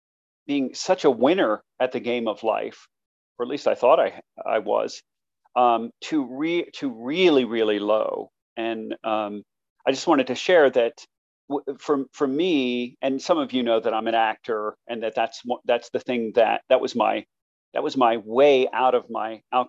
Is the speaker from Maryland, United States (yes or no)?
yes; Maryland, United States; I'm in my home state of Maryland.